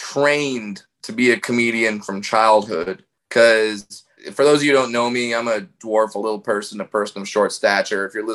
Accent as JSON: {"language": "English", "region": "California", "country": "United States", "tie": "born or raised there", "said": "And I grew up in Orange County, so that's a pretty good chance that that's going to be the case in that kid's family life."}